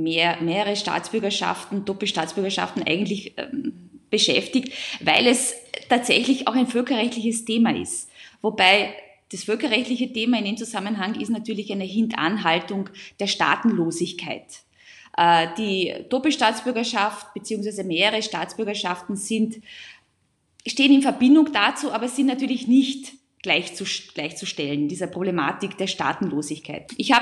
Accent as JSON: {"language": "German", "region": "Carinthia", "country": "Austria", "tie": "born or raised there", "said": "ich bin Volksgruppenangehörige, bin Kärntner Slowenin, als solche in einer slowenischen Familie geboren und aufgewachsen, slowenisches Gymnasium"}